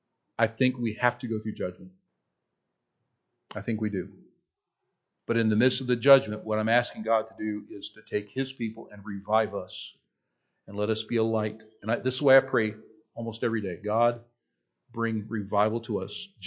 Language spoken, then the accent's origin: English; United States; I'm glad I'm an American. Don't misunderstand me. I'm glad that I live in this land.